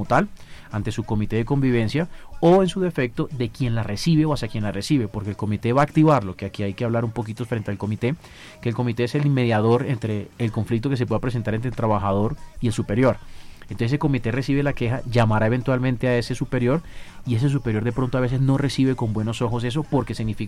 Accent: Caribbean coast, Colombia; accent: costeño; incluso mi acento me delata, de pronto no le gustan los costeños

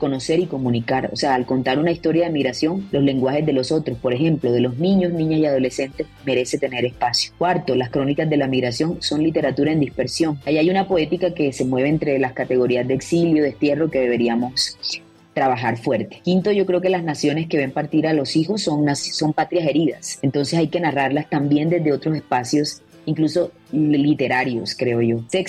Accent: Montería, Córdoba, Colombia; yo soy del Caribe colombiano, yo soy de Montería.

